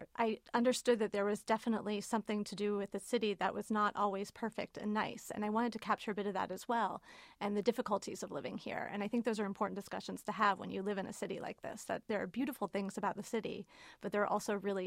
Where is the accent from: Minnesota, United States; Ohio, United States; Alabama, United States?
Ohio, United States; Oxford; also born or lived in New York City; now in Cincinnati, United States; I'm from Oxford, and I lived away for many years. I lived in New York City for 11 years